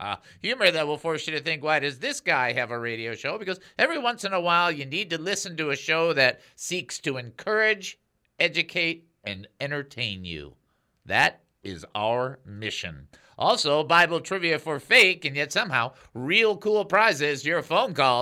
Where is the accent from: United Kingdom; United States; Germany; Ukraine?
Ukraine; Yeah, just give my home country a little bit of love there.